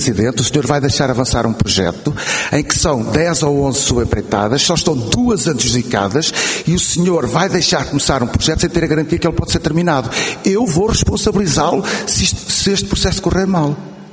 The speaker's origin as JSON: {"language": "Portuguese", "region": "Coimbra", "country": "Portugal", "tie": "born or raised there", "said": "moro na Lausanne, vou todos os dias a Coimbra, estudei em Coimbra. Coimbra a Lausanne são 25 quilómetros, também nasci em Coimbra, também sou de Coimbra."}